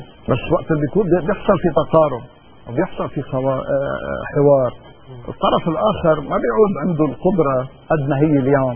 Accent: Lebanon; بس لانه مثل ما قلنا لبنان بلد محايد، اذا نحن كلبنانيين ما بدرنا بحل هاي اموره

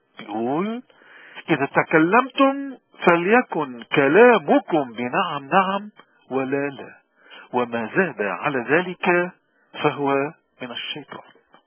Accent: Lebanon; نحن اليوم كلبنانيين عموما وكموارني خصوصا عم نواجه حالة محل

